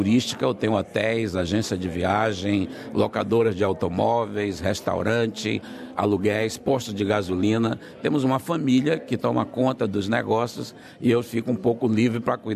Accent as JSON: {"language": "Portuguese", "region": "Acre", "country": "Brazil", "lives_now": "Brasília, Brazil", "said": "Eu sou do Brasil, mas do Acre, de um estado pequeno que fica no norte do Brasil. Tenho meus negócios no Acre, mas moro em Brasília, moro em São Paulo, moro no Rio de Janeiro e em Brasília"}